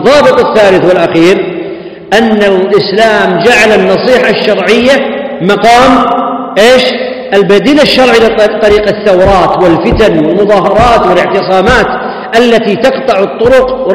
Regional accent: Saudi Arabia; الخوارج عندنا في السعودية

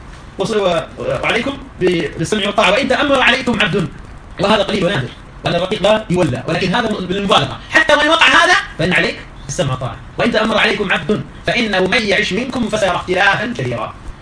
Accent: Saudi Arabia; عندنا في السعودية

